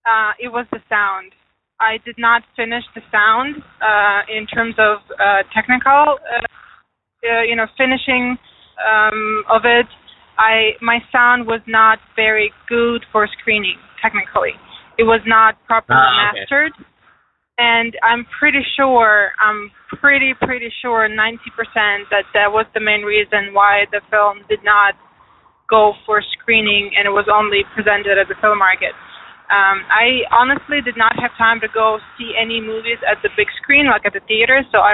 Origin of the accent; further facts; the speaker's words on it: Ukraine; Yes, I am from Ukraine.